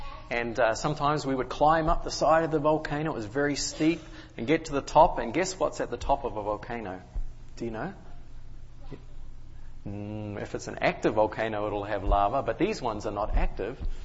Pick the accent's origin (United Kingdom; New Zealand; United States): New Zealand; Well, you know, where I grew up in New Zealand, we have lots and lots of volcanoes.